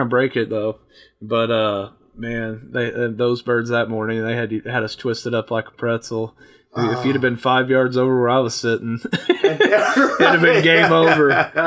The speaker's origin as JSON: {"language": "English", "town": "Calhoun", "country": "United States", "tie": "born or raised there", "said": "growing up in Calhoun, we used to have, you know, close to 1,000 acres."}